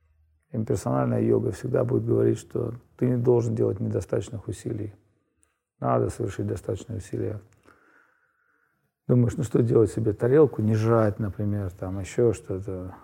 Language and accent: Russian; Saint Petersburg, Russia; спросили, ты откуда? Я говорю, из Питера.